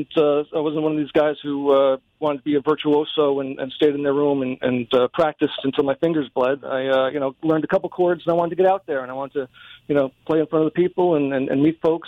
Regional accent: New York, United States; I'm a Westchester guy, currently in Somers.

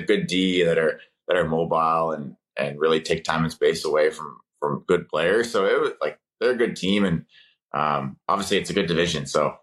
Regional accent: East Coast, United States; also born or lived in Colorado; I'm from the East Coast and family's out there and stuff. And then I played in Colorado for 4 years.

